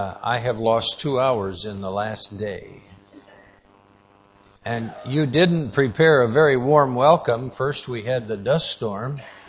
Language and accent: English; United States; So in our country, I face a lot of opposition. And that's because I was raised in America that was started by Christians.